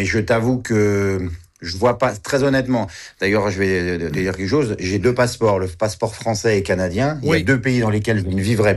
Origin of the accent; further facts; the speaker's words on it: France; Mais ici, chez nous, en France, c'est terminé.